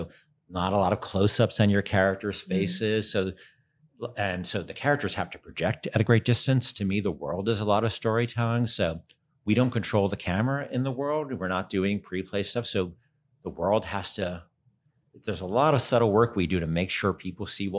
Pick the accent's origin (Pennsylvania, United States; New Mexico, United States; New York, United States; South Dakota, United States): New York, United States; I was born in New York, and growing up in New York, and my father worked in New York